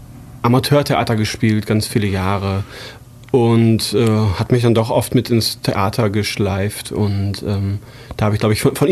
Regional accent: Bielefeld, North Rhine-Westphalia, Germany; Ich bin in Bielefeld aufgewachsen.

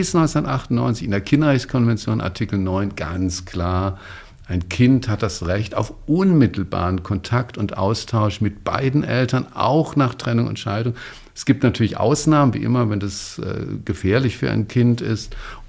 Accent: Freiburg, Baden-Württemberg, Germany; Das war Baden-Württemberg. Ich bin in Freiburg zur Schule gegangen.

